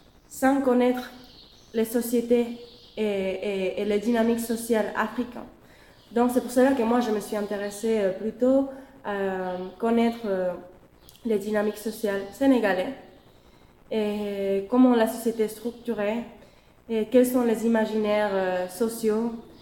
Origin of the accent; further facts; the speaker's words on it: Canary Islands, Spain; French is a second language; Je suis espagnole et je viens des îles Canaries. Donc, on peut dire que je suis moitié africaine.